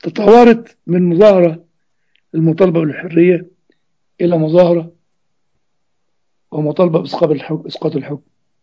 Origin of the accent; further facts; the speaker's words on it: Upper Egypt, Egypt; عندنا في الصعيد يقول لك ايه، ساعة قطع الجريد يفعل الله ما يريد.